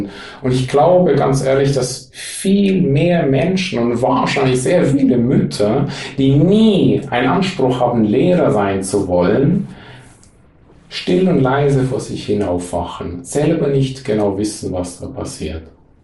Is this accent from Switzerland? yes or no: yes; Switzerland; Ich bin Schweizer.